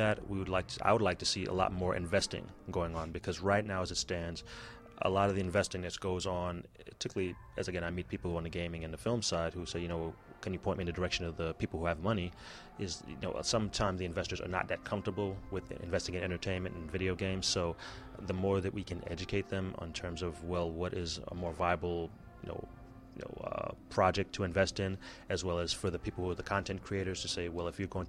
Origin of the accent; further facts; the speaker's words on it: New York, United States; where I grew up in New York, again, that's highly strong for, again, film side.